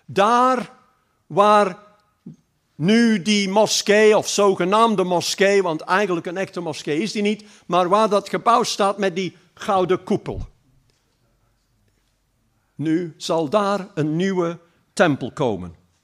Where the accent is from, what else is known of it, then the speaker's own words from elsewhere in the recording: England, United Kingdom; Dutch is a second language; now in Belgium; Ik heb een idee als Engelsman.